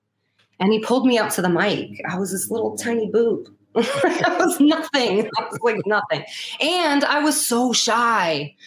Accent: Brooklyn, New York, United States; And also I grew up in Brooklyn, so I love hip hop too.

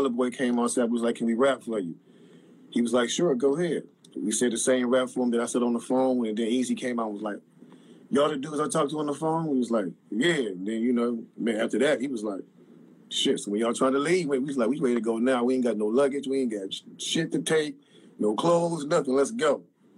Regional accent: Cleveland, Ohio, United States; now in California, United States; What I'm doing in Ohio is in my hometown, Cleveland, in my neighborhood, is I'm in the process of acquiring the property of my old elementary school.

